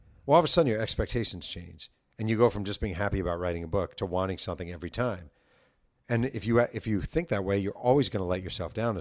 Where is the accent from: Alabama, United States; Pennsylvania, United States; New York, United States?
New York, United States; New Rochelle; I moved here from New Rochelle, New York